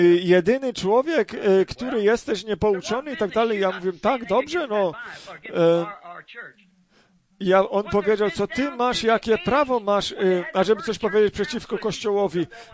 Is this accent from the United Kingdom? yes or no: no; Ireland; Polish is a second language; ale ja jestem tak z Irlandii.